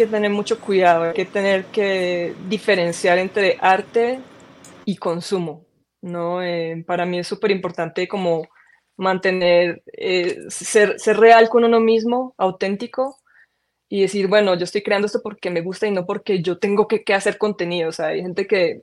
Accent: Medellín, Antioquia, Colombia; pues yo creciendo en Medellín, era normal ver un metalero que se iba

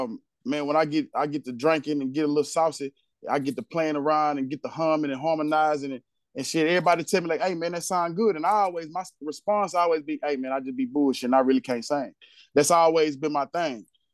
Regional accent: Pine Flat, United States; moved away as an adult; also born or lived in Houston; So yeah, man … from Pine Flat, man. And yeah, man, I had a journey, man. I got married when I was young, moved to Houston.

